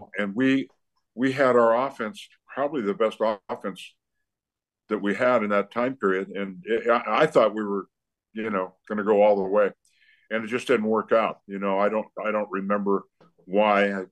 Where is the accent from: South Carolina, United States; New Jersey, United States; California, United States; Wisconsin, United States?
California, United States; San Diego; I was born and raised in San Diego.